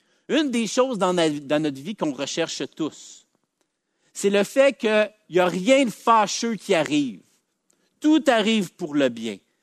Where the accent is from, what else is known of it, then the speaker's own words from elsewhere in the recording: Quebec, Canada; Parfois, en tant que Québécois, on est indifférent à la misère humaine.